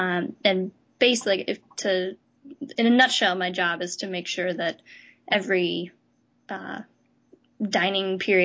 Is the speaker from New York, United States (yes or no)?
no; Denver, Colorado, United States; also born or lived in Boston; No, I grew up in Denver, Colorado, and then moved to Boston for Berkeley.